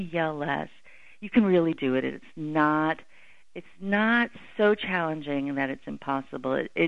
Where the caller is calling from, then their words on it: Berkeley, California, United States; I'm calling from Berkeley, California.